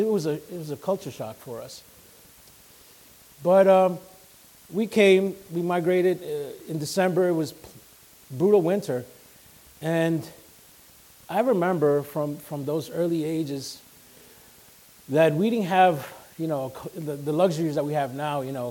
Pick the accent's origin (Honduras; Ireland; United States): Honduras; Well, I was born in Honduras, May 8th, 1974. I remember running around as a young boy.